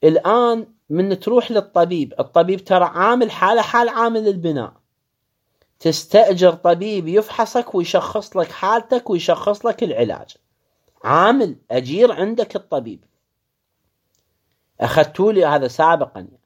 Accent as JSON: {"language": "Arabic", "country": "Iraq", "said": "الآن احنا عندنا في العراق"}